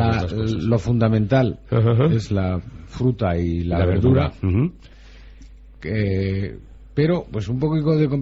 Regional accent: Falces, Navarre, Spain; yo vengo de del pueblo de Falces

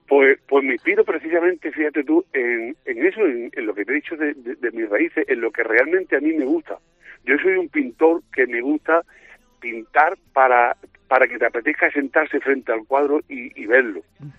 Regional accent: Pozoblanco, Andalusia, Spain; Así se llamó la exposición que hice anteriormente en mi pueblo, en Pozo Blanco, se llamaba Alegría.

